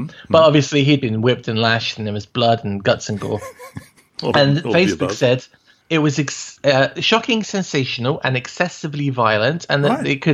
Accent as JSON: {"language": "English", "region": "England", "country": "United Kingdom", "said": "as an English person, but as a pro-Israel person"}